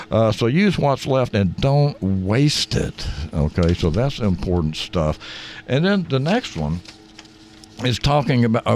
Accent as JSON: {"language": "English", "region": "the South", "country": "United States", "tie": "born or raised there", "said": "But, you know, again, we were raised in the South. Everything was bacon grease."}